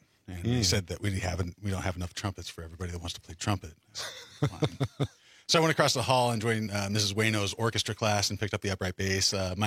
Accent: Colorado, United States; So I grew up in Colorado

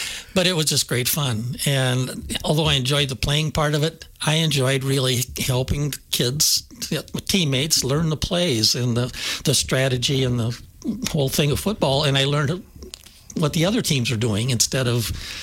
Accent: Darlington, United States; I grew up in Darlington, where football was kind of king. I went to a one-room school.

